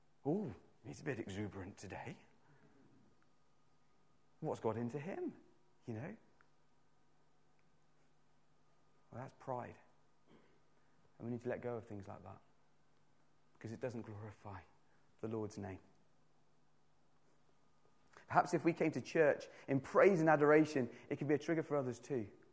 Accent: South West England, United Kingdom; I'm no Welshman. I'm a very proud Cornishman.

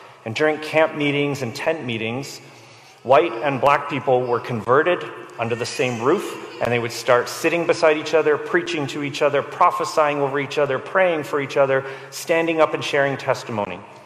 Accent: Ontario, Canada; When I was a kid, so I grew up in Ontario. When I was a kid, there was a town south of us

